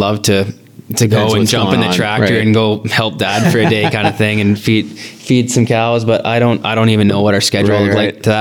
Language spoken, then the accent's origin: English; Wainwright, Alberta, Canada; So 15 is what I wore growing up in Wainwright. My dad wore it growing up.